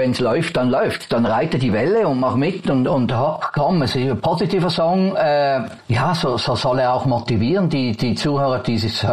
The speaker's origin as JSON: {"language": "German", "country": "Switzerland", "said": "wir sind Schweizer"}